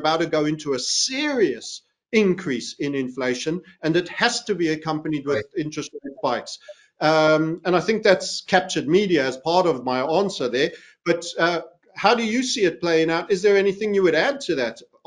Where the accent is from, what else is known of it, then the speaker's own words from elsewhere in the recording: South Africa; And I do feel my home state of South Africa will not be far off